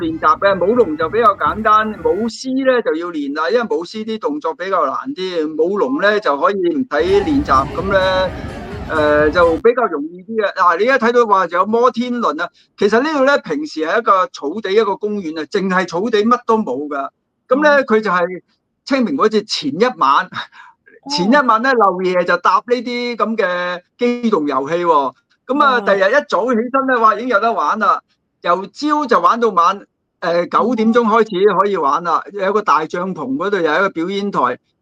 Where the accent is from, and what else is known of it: Hong Kong